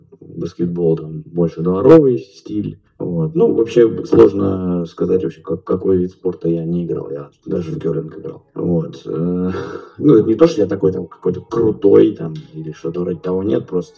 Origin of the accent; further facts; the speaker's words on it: Yaroslavl, Yaroslavl Oblast, Russia; Я родился в Ярославской области и как бы поддерживаю эту команду достаточно давно.